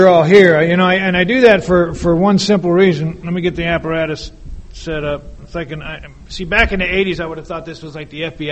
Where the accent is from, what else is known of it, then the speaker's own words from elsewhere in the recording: Manhattan Beach, California, United States; also born or lived in Rancho Santa Margarita / Torrance; I'm an alcoholic. I'm not from San Diego. I'm from Rancho Santa Margarita, Orange County, born and raised in Manhattan Beach. Redondo Beach, Hermosa Beach, Torrance. We moved a lot.